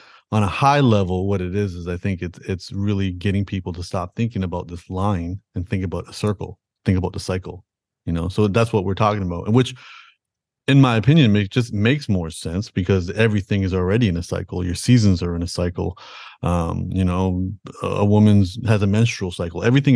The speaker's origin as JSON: {"language": "English", "town": "Toronto", "region": "Ontario", "country": "Canada", "tie": "born there", "said": "Like, even though I was born in Toronto, Canada, you know, my parents raised me Sikh"}